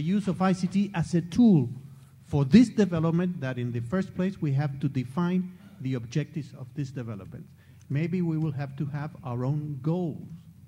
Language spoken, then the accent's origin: English; Cuba; from Cuba.